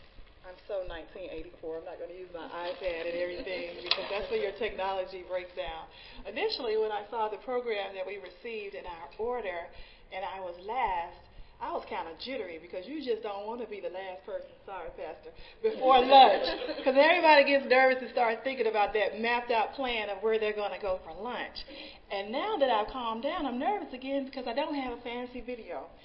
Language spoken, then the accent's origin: English; Birmingham, Alabama, United States; now in New Orleans, United States; Well, I'm originally from Birmingham, but when I got to New Orleans, this is a different kind of place.